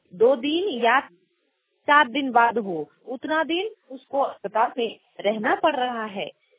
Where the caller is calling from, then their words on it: Jharkhand, India; गांव से नाचला ब्लॉक से बोल रही हूँ। यह प्रोग्राम झारखंड में हमारे गांव से